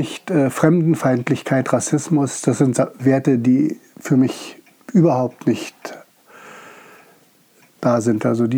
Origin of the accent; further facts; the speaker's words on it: Prenzlau, Brandenburg, Germany; Ich bin ein Ur-Uckermärker. Habe also die Schule auch hier in der Uckermark besucht. Ich habe dann anschließend in Greifswald studiert.